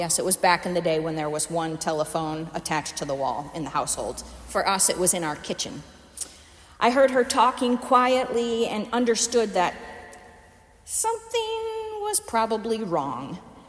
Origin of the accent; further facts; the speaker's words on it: Midwest, United States; accent: Midwest American; Thank you for listening to my Midwest American accent today.